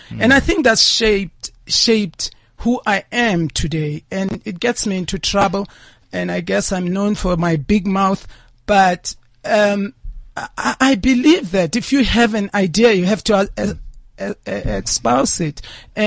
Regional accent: Limpopo, South Africa; also born or lived in Soweto; I was born in Soweto. But my parents shipped us also to our grandparents in Limpopo, where we attended school and ended up in a boarding school in Limpopo.

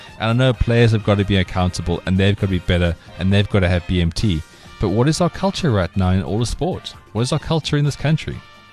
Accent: South Africa; I think it's just a great reflection of who we are as South African people.

